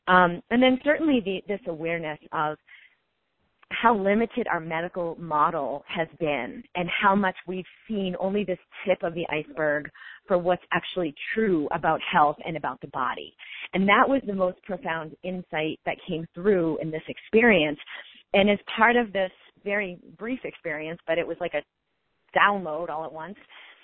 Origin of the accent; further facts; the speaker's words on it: Boston, Massachusetts, United States; I grew up in Boston, and so East Coast is very conventional.